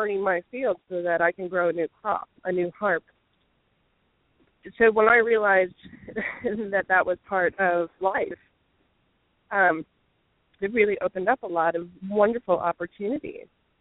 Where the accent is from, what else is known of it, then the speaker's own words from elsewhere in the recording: Florida, United States; I always use the analogy because I grew up in Florida and my birth mother worked in the field with a lot of the immigrants.